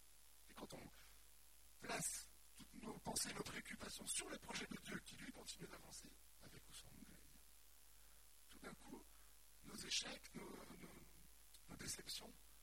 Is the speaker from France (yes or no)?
yes; France; aujourd'hui je suis français, j'habite en France